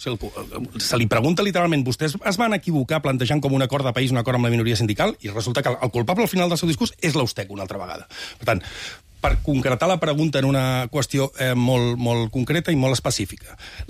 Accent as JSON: {"language": "Catalan", "region": "Catalonia", "country": "Spain", "said": "jo soc un ciutadà de Catalunya."}